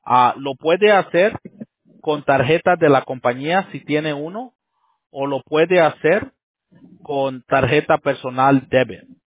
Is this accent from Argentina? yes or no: no; United States; born there; Yo soy mexicano. Soy nacido a en los Estados Unidos, ¿verdad? Pero mis papás son mexicanos.